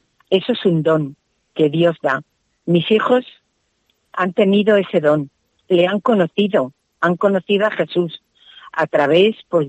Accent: Cerecinos de Campos, Castile and León, Spain; born there; Y yo nací en Cerecinos de Campos y también en aquella parroquia.

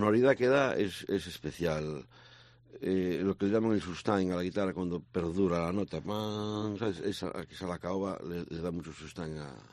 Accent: Galicia, Spain; born there; yo nací en el Puente de Caranza.

